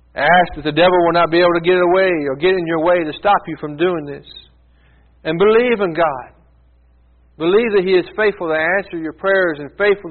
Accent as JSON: {"language": "English", "town": "Princeton", "region": "Kentucky", "country": "United States", "tie": "born or raised there", "said": "from my hometown of Princeton, Kentucky."}